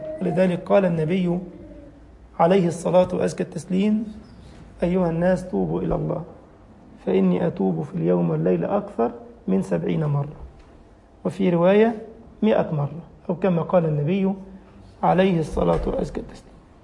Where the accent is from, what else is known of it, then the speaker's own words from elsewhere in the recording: Egypt; عندنا في مصر منطقة كاملة اسمها الإمام الليثي